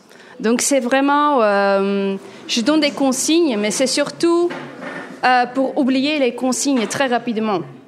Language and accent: French; Netherlands; French is a second language; je viens du Pays-Bas et je fais mes études aux Pays-Bas, donc une école des beaux-arts